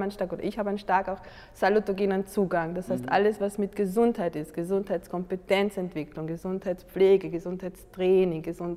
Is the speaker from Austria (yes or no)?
yes; Carinthia, Austria; now in Vienna, Austria; Ursprünglich komme ich aus Kärnten und bin ganz in der Natur aufgewachsen und da auch die Liebe zur Natur entdeckt.